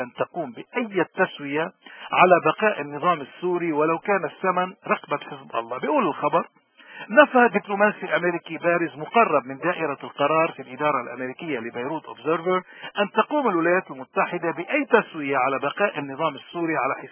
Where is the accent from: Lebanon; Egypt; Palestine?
Lebanon